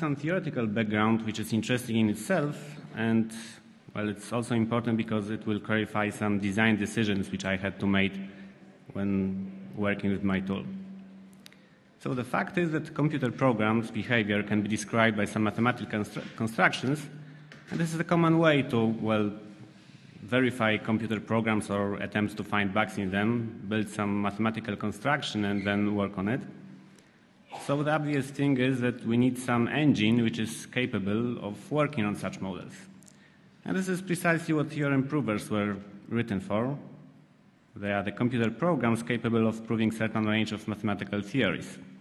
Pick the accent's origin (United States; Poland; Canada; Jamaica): Poland; I'm from Poland, and I will speak about academic tools and real-life bug finding in Win32.